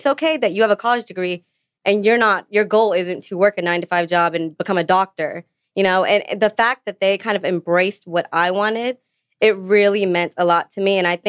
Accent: India; Being Indian myself, our culture is very male dominated.

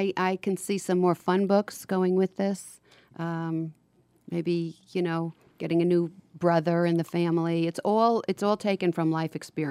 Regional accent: New York City, New York, United States; I grew up in New York City, and I have children in all different parts of the country

